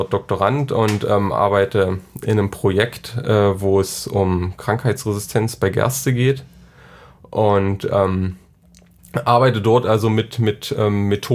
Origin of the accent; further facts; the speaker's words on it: Saxony-Anhalt, Germany; ich bin 28 Jahre alt, komme aus Sachsen-Anhalt, aus einem kleinen Ort so südwestlich von Magdeburg und arbeite jetzt auch da in der Nähe.